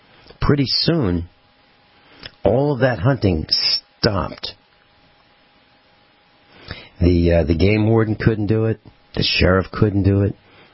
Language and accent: English; Virginia, United States; Because I came from Virginia … I'm obviously in the mob